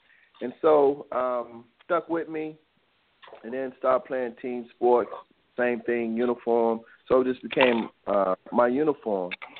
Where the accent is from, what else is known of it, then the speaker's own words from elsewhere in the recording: Washington, District of Columbia, United States; And growing up in Washington, D.C., style and fashion was synonymous.